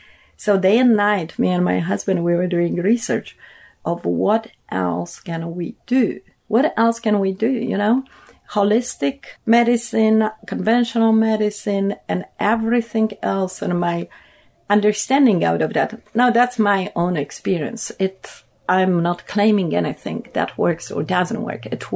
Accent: Poland; born or raised there

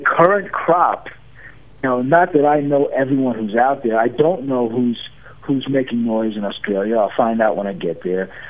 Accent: United States; born there; I'm an American, and I was born here. This is my home. I am a product of this country

